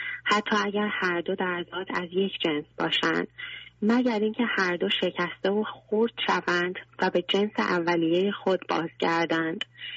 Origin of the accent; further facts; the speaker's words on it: Ilam, Iran; born there; یادم می آید روزی برای پیکنیک به منطقه خوش آب و هوا در شهر ایلام که زادگاه من می باشد رفته بودیم، منطقه مرزی ایران و عراق